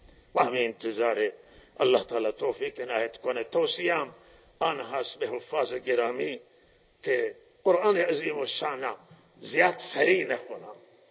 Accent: Iran; و ما ایرانیم، همه ایرانی مال ایران مال همه ایرانیانه

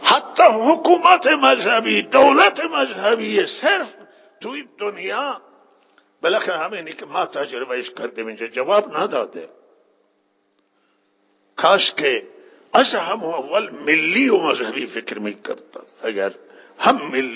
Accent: Iran; بالاخره اینه که ما ایرانی هستیم، هر جا بریم پول خرج کنیم. بابا ما ایرانیم

